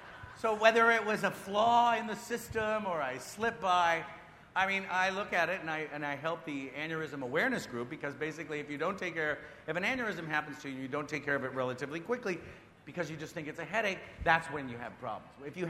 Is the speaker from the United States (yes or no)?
yes; West Coast, United States; I grew up on the West Coast. I went to college on the East Coast. I spent some time in Italy.